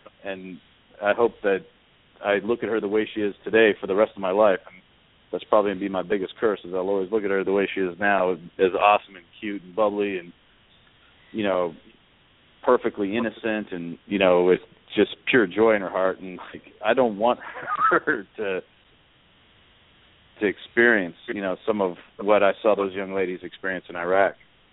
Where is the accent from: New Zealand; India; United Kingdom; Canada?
Canada; now in United States; as everyone knows, I'm from Canada, and I came to the United States because I love the opportunity that America stands for.